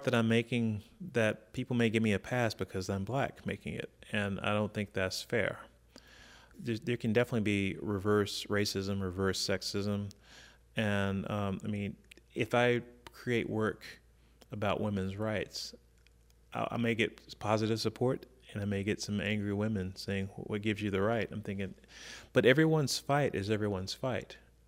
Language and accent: English; the South, United States; I think when I was growing up in the South, we used to say, don't talk about three things, religion, politics, and abortion.